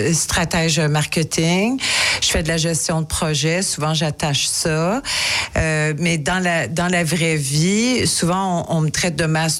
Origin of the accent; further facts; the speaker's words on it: Montreal, Quebec, Canada; born there; En fait, je suis une polyglotte. Moi, je suis née à Montréal, mais j'ai eu une famille qui a déménagé à travers le Canada.